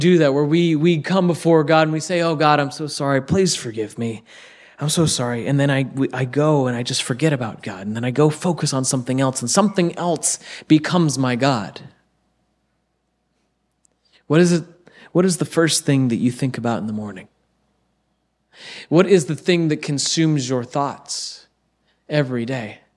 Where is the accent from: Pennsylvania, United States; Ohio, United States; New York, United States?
Ohio, United States; last weekend, I was in my hometown in Ohio, and I went to my high school